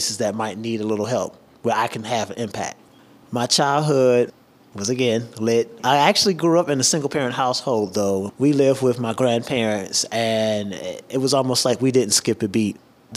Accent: Detroit, Michigan, United States; I grew up in Detroit, Michigan. It was lit. I truly enjoyed growing up in Detroit.

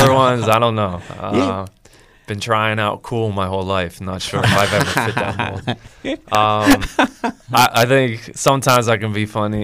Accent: Greensburg, Pennsylvania, United States; I'm from Westmoreland County. I'm from Greensburg.

